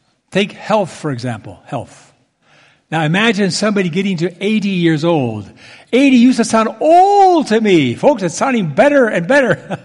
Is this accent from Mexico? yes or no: yes; Mexico City, Mexico; Many years ago, in Mexico City, you know, that's my hometown, there was a group of friends of mine who would meet regularly at a coffee shop.